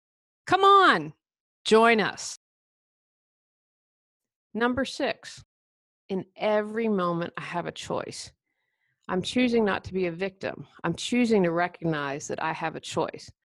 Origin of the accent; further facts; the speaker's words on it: West Virginia, United States; I'm from West Virginia, so Mountaineers were on.